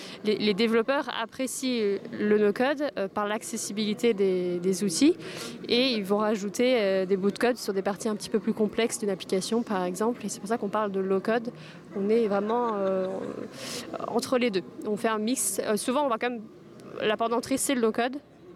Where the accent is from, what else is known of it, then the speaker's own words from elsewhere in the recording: Quimper, Brittany, France; j'ai 26 ans, je suis originaire de Quimper